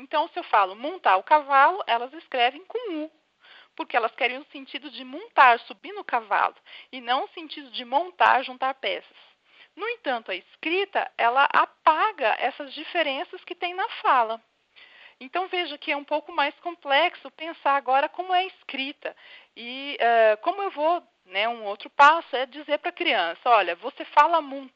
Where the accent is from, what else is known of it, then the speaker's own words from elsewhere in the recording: São Paulo, Brazil; Eu sou paulista, eu sou do sul e não vou ser do norte do Brasil.